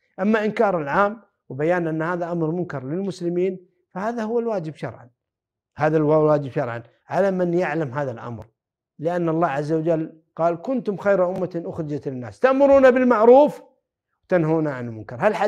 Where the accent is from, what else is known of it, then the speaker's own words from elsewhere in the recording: Kuwait; يسيئون إلى ولي الأمر عندنا في الكويت